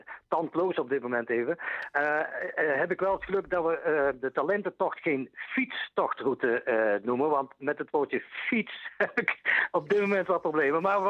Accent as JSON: {"language": "Dutch", "town": "Baarle-Nassau", "region": "North Brabant", "country": "Netherlands", "tie": "born or raised there", "also_born_or_lived": "Turnhout", "said": "Dan moeten we naar Turnhout. Daar ben ik geboren, maar ik ben verder getogen in Baarle-Nassau."}